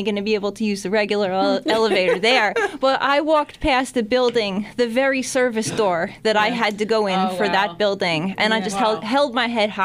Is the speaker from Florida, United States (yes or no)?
no; New Paltz, New York, United States; also born or lived in Poughkeepsie / Kingston; I grew up in New Paltz until I was about 12 years old or so. At which point we moved further north in the Ulster County region into the Kingston and then later Kingston Saugerties area